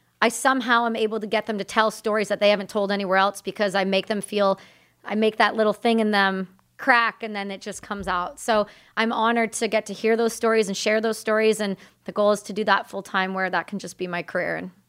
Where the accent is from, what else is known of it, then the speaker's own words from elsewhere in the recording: Canada; because I'm Canadian.